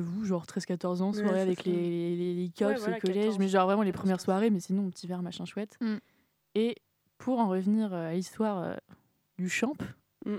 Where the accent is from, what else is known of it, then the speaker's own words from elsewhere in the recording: Toulouse, Occitanie, France; born there; je suis née à Toulouse et ma grand-mère vient de Bretagne.